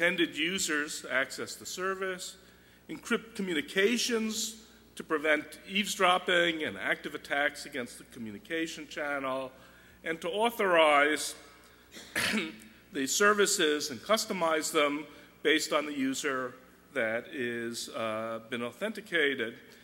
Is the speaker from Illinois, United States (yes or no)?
yes; Chicago, Illinois, United States; So I'm from Chicago, so, they should have Halloween a couple of months earlier in Chicago.